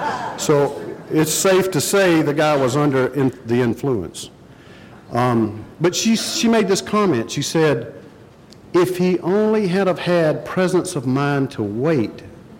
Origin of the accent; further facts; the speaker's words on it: Augusta, Georgia, United States; But I was raised in Augusta, Georgia. I come from a large Catholic family. There were 10 kids in my family.